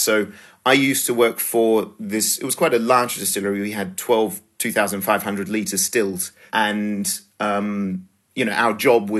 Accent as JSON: {"language": "English", "town": "Sydney", "region": "New South Wales", "country": "Australia", "tie": "born or raised there", "lives_now": "Cognac, France", "said": "So I grew up in Australia. My dad is French-Tunisian. My mum is first-generation Australian, but with a European background. And so I kind of grew up in a European bubble in Sydney."}